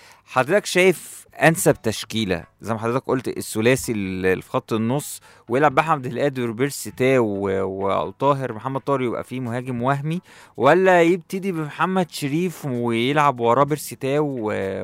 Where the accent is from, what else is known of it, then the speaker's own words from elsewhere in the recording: Cairo, Cairo Governorate, Egypt; لو الماتش كان عندنا في القاهره كان ممكن يوصل ل 15000 جنيه